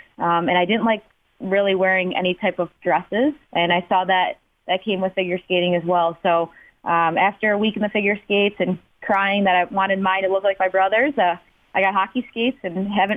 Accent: Chicago, Illinois, United States; But my role models, you know, I grew up in Chicago.

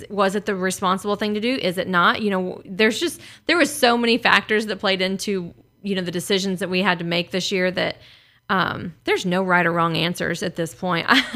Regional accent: United States; that's why we're American and we can do that.

